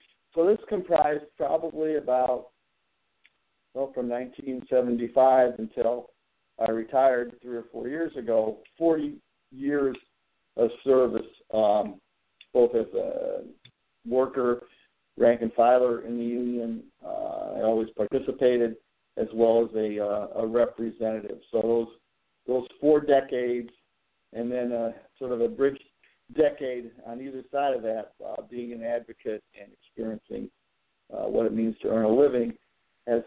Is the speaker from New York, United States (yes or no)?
yes; New York, United States; I grew up in New York State and ended up in Albany around 1974.